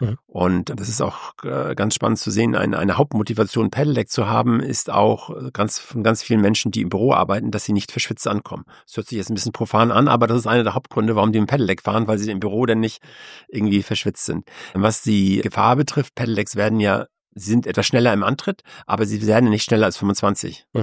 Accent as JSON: {"language": "German", "town": "Kiel", "region": "Schleswig-Holstein", "country": "Germany", "said": "ich komme aus Kiel"}